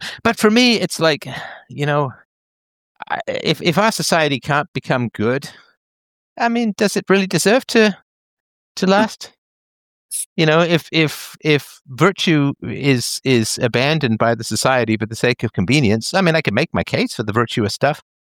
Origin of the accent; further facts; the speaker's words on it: London, United Kingdom; which was when I said, you know, how peaceful it was growing up in London.